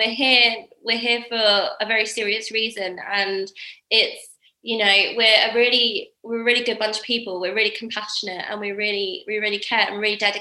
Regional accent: Brighton, South East England, United Kingdom; I'm from Brighton.

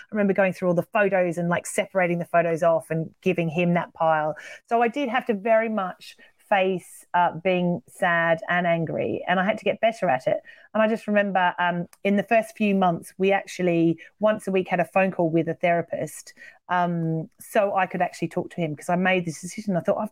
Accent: Australia; I'm Australian.

